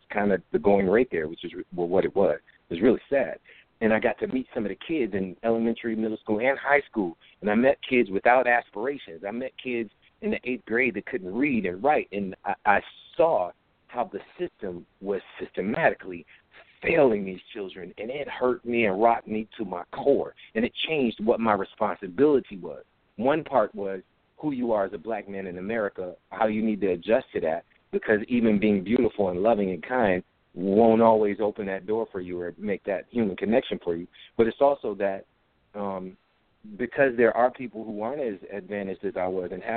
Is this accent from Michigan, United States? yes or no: yes; Detroit, Michigan, United States; When I grew up in Detroit, that's what it was.